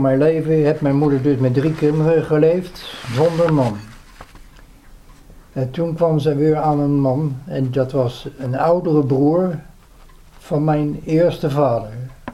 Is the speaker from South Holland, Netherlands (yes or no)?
yes; Leiden, South Holland, Netherlands; Ik ben geboren in de Anna Palonostraat. De Anna Palonostraat was een buurt van Leiden-Noord.